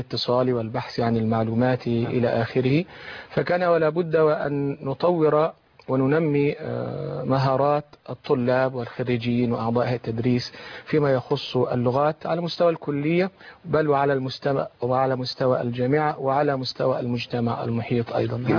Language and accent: Arabic; Beheira, Egypt; born there; من مواليد البحيرة سنة 63